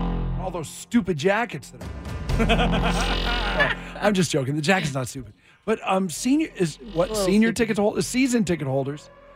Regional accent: Monroe, Washington, United States; Not shockingly, they have one in my hometown of Monroe, Washington.

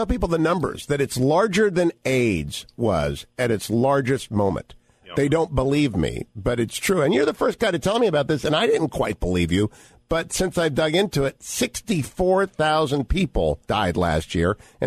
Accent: Ohio, United States; My home state of Ohio, smack in the middle of America's heartland, has been ravished by the fentanyl invasion.

